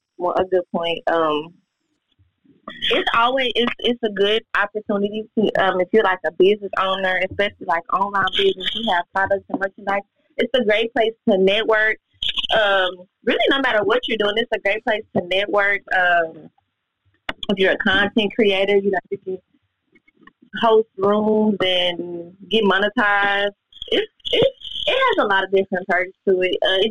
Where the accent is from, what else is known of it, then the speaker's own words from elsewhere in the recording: Arkansas, United States; I work in public health. I'm from Arkansas.